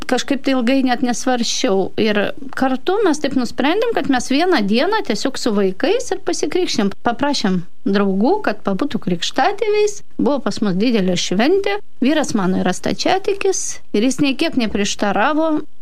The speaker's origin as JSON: {"language": "Lithuanian", "region": "Saint Petersburg", "country": "Russia", "second_language": "Lithuanian", "moved": "yes", "lives_now": "Lithuania", "said": "Aš esu kilusi iš Sankt Peterburgo."}